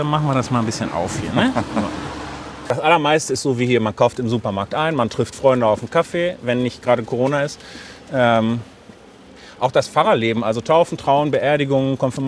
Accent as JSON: {"language": "German", "region": "North Rhine-Westphalia", "country": "Germany", "tie": "born there", "also_born_or_lived": "Sweden", "lives_now": "Bottrop, Germany", "said": "gebürtig komme ich aus Lippe im Osten Nordrhein-Westfalens. Bin dann zum Studium in Bonn und Göttingen gewesen. Und habe 8 Jahre in Schweden gelebt und bin da auch als Pfarrer in meine ersten Berufsjahre gestartet."}